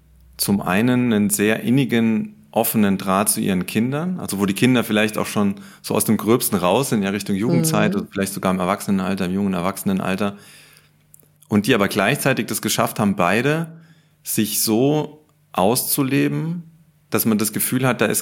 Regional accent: Saarland, Germany; moved away as an adult; bin dann da durch einen großen Zufall aus meiner Heimat im Saarland ins Allgäu gekommen, zu Bosch dann damals

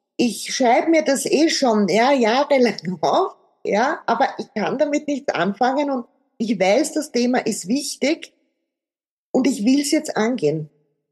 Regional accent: Vienna, Austria; also ich habe ganz klassisch Betriebswirtschaft studiert hier in Wien, also ich bin ja auch aus Wien und lebe hier

